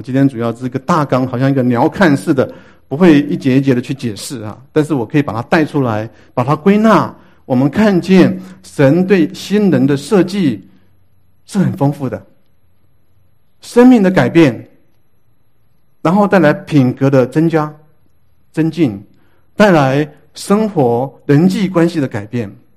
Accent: China; 我想我们中国人的文化里面没有这句话

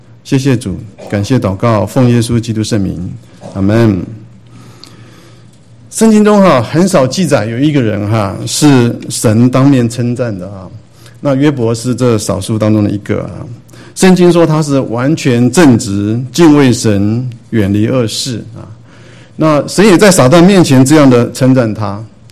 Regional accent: Taiwan; 我还记得我小时候在台湾哈，那时候我们住在眷村里面那时候经济环境不是很好

